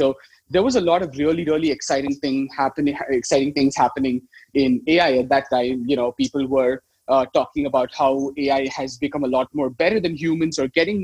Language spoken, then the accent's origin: English; India; now in Netherlands; I moved from India to the Netherlands